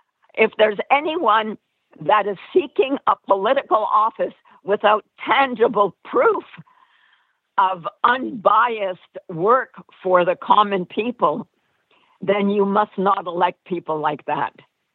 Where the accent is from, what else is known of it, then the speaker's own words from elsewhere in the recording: Bethlehem, West Bank, Palestine; the founders of Bethlehem, of my hometown